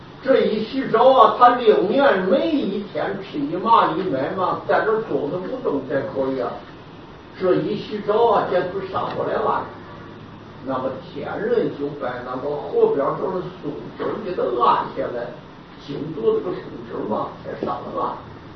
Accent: Taiwan; 那么我们台湾人就年迈就知道为什么稀饭叫这个米。

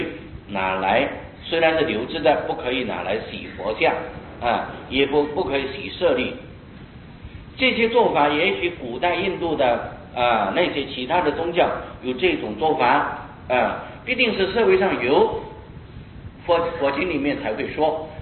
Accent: China; 尤其我们中国人看起来是相当不习惯的啊

